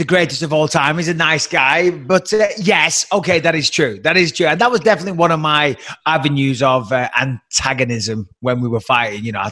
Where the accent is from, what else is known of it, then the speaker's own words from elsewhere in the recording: England, United Kingdom; listen, I'm English and I love the English, of course, but English as a nation, we are a nation of complainers, right?